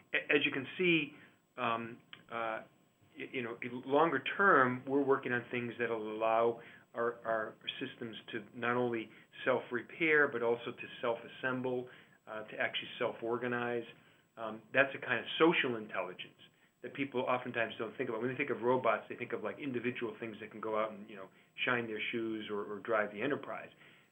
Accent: Boston, Massachusetts, United States; I'm from the Boston area, and so, we get, lots of ice storms and about 4 or 5 accidents first day of storm.

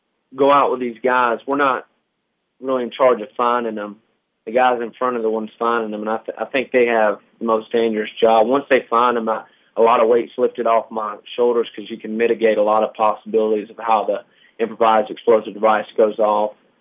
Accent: Warner Robins, Georgia, United States; also born or lived in Byron; I was born in Warner Robins. I lived there until I was 8, and then I moved to Byron, but I went to Northside High School in Warner Robins, so I still hung out there a lot, right next door.

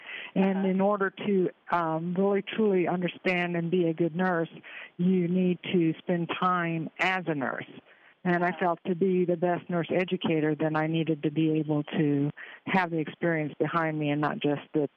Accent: Florida, United States; Yes, I am from Florida. I live in Port St. Lucie, Florida, and I work in West Palm Beach at the Palm Beach Jail

